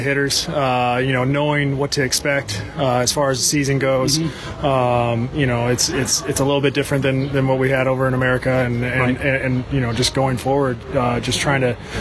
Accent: Huntington Beach, California, United States; From California.

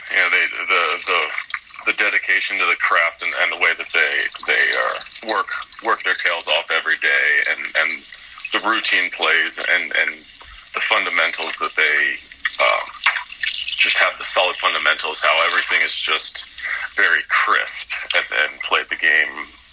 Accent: Redlands, California, United States; my mother was a math teacher at Rialto, and I grew up in Redlands

